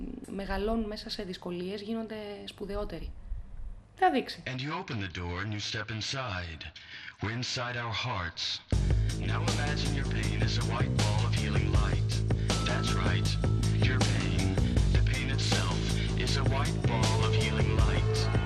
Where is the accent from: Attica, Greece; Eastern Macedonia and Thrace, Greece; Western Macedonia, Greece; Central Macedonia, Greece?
Eastern Macedonia and Thrace, Greece; Xanthi; Εγώ μεγάλωσα και στην Ξάνθη, ήταν μια επαρχιακή ήρεμη πόλη τότε εκείνα τα χρόνια.